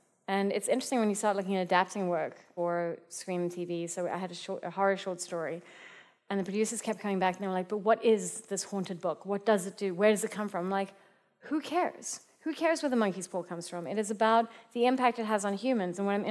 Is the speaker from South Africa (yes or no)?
yes; South Africa; as a South African, having come from a very traumatized society